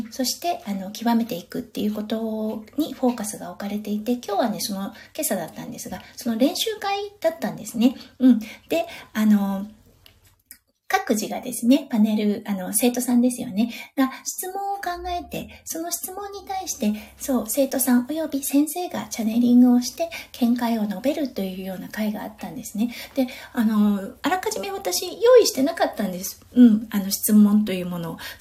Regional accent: Tohoku, Japan; now in Australia; そして私、東北出身なんですけれども、私自身も、はい、オーストラリアの冬を本当に寒いな、といったような感じがします。

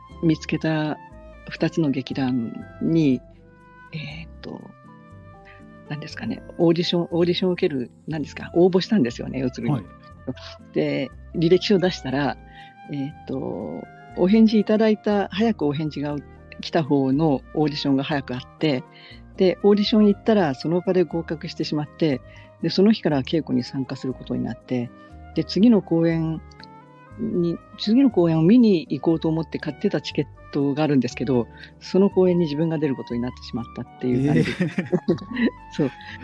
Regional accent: Kagoshima, Japan; moved away as an adult; now in Tokyo, Japan; 鹿児島出身ですけれど、はい、進学はもう東京だったので、そこからあとはずっと東京で活動していて、で、2000年くらいまで東京でずっとやってたんですけど

